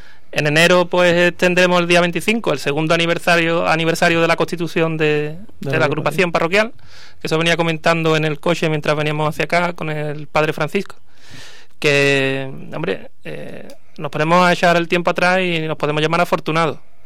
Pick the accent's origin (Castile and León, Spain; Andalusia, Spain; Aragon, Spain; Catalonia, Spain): Andalusia, Spain; Jerez; Venimos del barrio de la Asunción